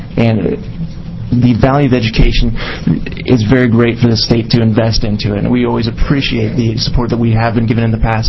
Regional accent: Troutdale, Oregon, United States; And I grew up in Troutdale, and so I'm kind of a native Oregonian and feel pretty at home here.

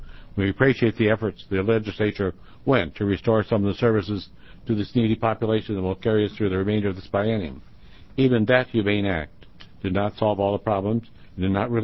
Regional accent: Newport, Oregon, United States; from Newport, Oregon

